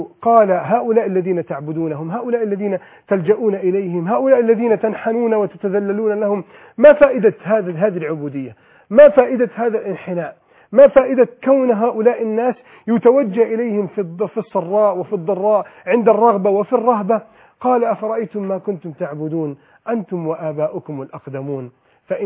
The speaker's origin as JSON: {"language": "Arabic", "country": "Egypt", "said": "بلدنا مصر"}